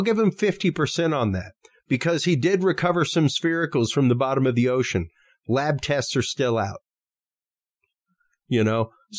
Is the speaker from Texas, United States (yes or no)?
yes; Texas, United States; I grew up in Texas watching Jaime Musan's Friday reports in the 1990s on Telemundo